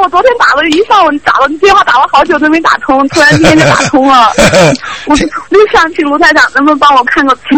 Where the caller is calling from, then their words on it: Sichuan, China; 我是从四川打过来的。